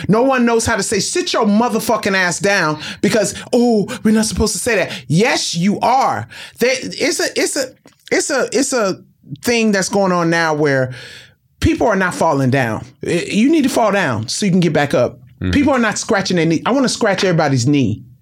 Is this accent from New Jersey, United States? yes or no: no; Compton, California, United States; Have you been to Compton? Because I'm from Compton.